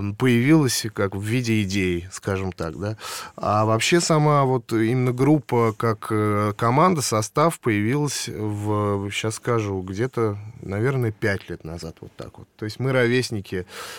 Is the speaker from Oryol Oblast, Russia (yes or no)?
no; Nizhny Novgorod, Nizhny Novgorod Oblast, Russia; moved away as an adult; also born or lived in Saint Petersburg; now in Moscow, Russia; Я вообще родился в Нижнем Новгороде